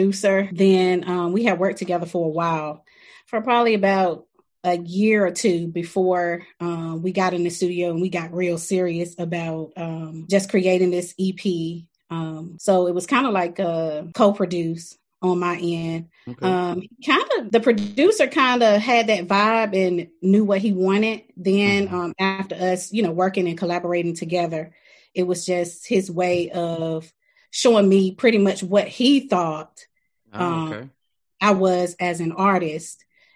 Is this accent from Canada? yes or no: no; Grand Rapids, North Carolina, United States; I'm from Grand Rapids, North Carolina, okay. Little small town.